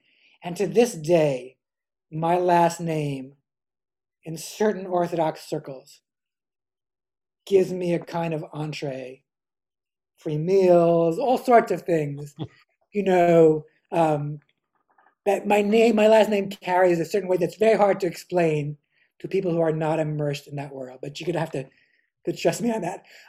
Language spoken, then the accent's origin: English; New York City, New York, United States; And I grew up in Morningside Heights. I was born in 1964.